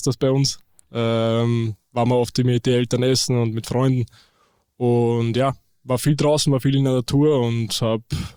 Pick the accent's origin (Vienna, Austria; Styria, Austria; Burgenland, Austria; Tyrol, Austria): Burgenland, Austria; Eisenstadt; Ich komme aus Österreich, genauer zu sein aus Eisenstadt, das ist in Burgenland. Das ist auf jeden Fall nicht typisch für Österreich, weil dort gibt es nicht wirklich Berge, eher mehr Weinberge. Und ja, ziemlich viel Flachland, viel Natur